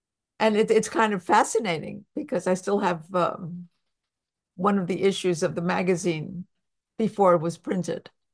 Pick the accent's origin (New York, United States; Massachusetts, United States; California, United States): New York, United States; born there; my mother was born in Puerto Rico. I was born in New York, and Annika was born in Texas, but we were three generations of Puerto Ricanas.